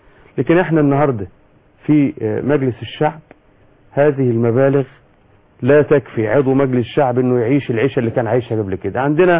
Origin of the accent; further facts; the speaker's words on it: Beheira, Egypt; احنا مثلا من البحيرة ساكنين في شقة بعيد عن المجلس